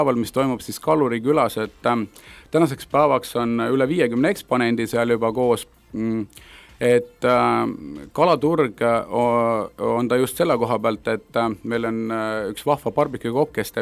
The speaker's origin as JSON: {"language": "Estonian", "town": "Pärnu", "region": "Pärnu County", "country": "Estonia", "said": "olen meremeeste peres üles kasvanud, et kuna ma ise olen ka pärnakas"}